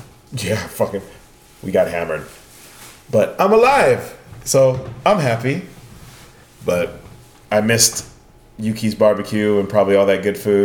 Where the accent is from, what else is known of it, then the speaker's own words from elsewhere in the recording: Atwater, California, United States; me and my buddy back home, my buddy Josh, they used to have like $100 flights from my hometown in Atwater to... Vegas